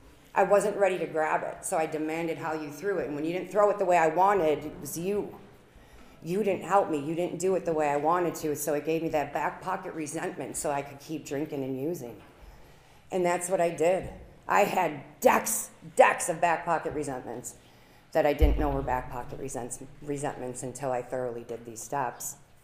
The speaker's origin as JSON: {"language": "English", "region": "Arizona", "country": "United States", "said": "So, like I said, I am from Arizona. I am originally from here"}